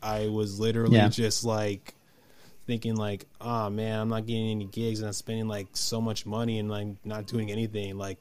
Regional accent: Union City, California, United States; I'm from Northern California, Union City, but these days, like before the pandemic, I used to like go back and forth.

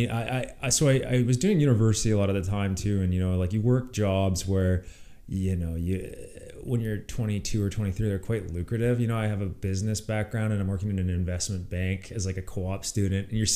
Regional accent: Calgary, Alberta, Canada; I grew up in Calgary, and I lived really close to a provincial park that had single track trails

